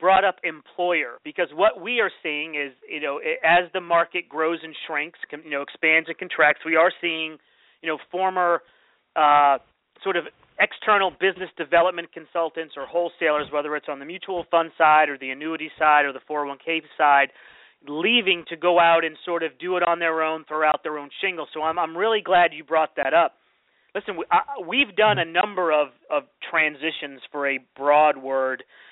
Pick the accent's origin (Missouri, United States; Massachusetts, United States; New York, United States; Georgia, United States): Massachusetts, United States; I grew up in New England in a small town on Cape Cod